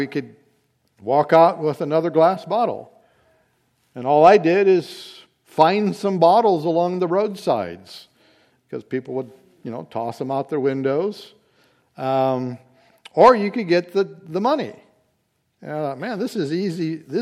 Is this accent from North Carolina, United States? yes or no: yes; New Bern, North Carolina, United States; but I did some growing up in New Bern, North Carolina, which is the home to Pepsi.